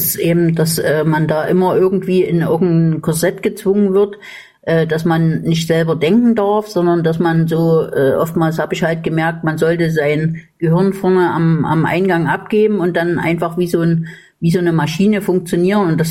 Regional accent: East Germany, Germany; Ich bin ja auch ein Ossi-Kind.

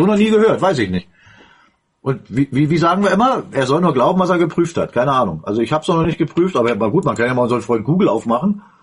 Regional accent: Saxony, Germany; Allein da würde ich dann schon als Sachse jetzt vielleicht genauso rangehen, wie Reinhard das macht.

